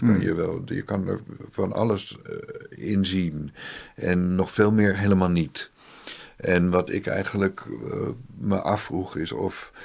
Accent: Netherlands; En we zijn er denk ik als Nederlanders allemaal mee opgegroeid.

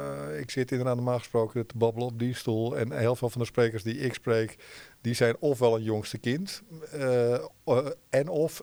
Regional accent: Muiden, North Holland, Netherlands; born there; Ik kom hier ook vandaan. Ik ben in Muiden geboren.

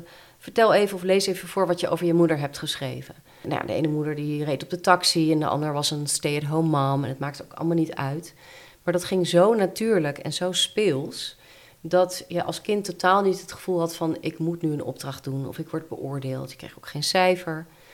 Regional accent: Netherlands; also born or lived in England, United Kingdom / United States; Ja, ik ben in Engeland geboren, maar het grootste deel in Nederland opgegroeid.

